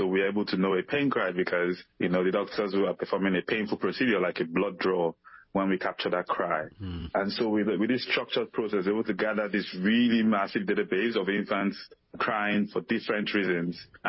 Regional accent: Nigeria; it's from my native language in Nigeria. So I'm originally from Nigeria.

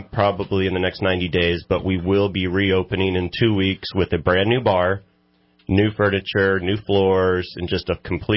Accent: Cottonwood, California, United States; I grew up in Cottonwood, been here my entire life. The only time we came to downtown Reading when I was a kid is if I had to go to the doctor.

